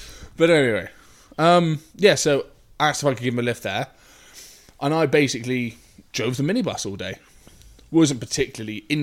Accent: Tiverton, South West England, United Kingdom; born there; No, I was born in Tiverton. He lived there.

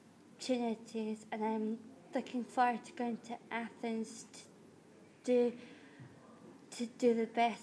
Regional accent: Edinburgh, Scotland, United Kingdom; I'm from the golf team, and I come from Edinburgh

